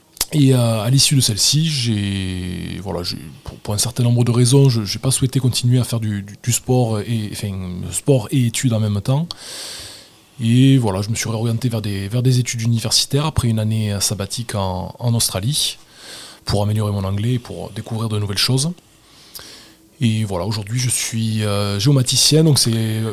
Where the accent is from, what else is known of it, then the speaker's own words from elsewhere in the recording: Barguelonne-en-Quercy, Occitanie, France; also born or lived in Cahors; donc je suis né à Cahors. Mais on m'a vite ramené à Saint-Donès, du coup dans mon village d'origine, qui fait partie de Barguelonne-en-Quercy. Donc voilà, j'ai grandi entre la biscuiterie familiale fondée par mes grands-parents et le lac de mon domicile.